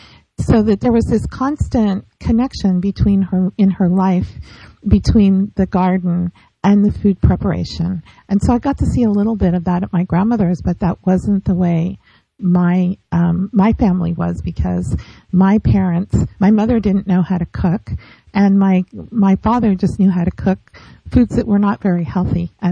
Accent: California, United States; I grew up in California and I was always really interested in food.

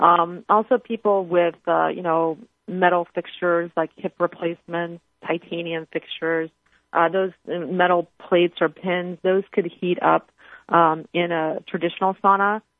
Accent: Texas, United States; I'm from Texas, so I experienced that same tropical heat.

